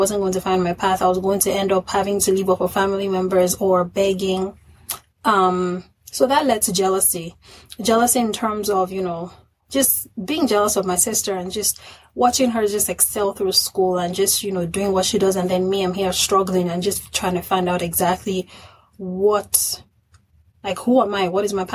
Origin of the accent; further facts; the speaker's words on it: Nigeria; I come from Nigeria, a very traditional background that is now being exposed to a whole lot of things.